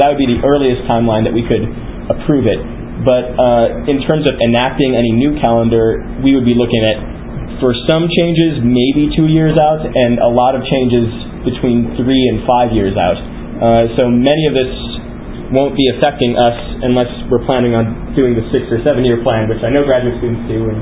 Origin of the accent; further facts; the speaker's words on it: California, United States; Me, as I come from California, it's a long flight to go back home.